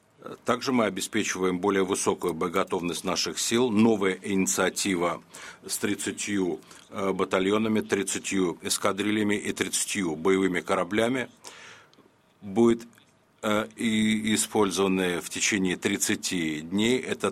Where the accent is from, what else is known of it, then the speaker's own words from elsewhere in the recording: Belarus; Прошу вас. Я из Беларуси.